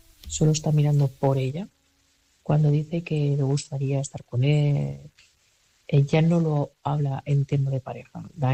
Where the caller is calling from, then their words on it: Barcelona, Catalonia, Spain; de Barcelona